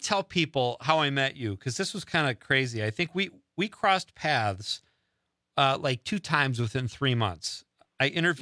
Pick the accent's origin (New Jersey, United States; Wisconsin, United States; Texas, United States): Wisconsin, United States; Marinette; You were in my hometown of Marinette.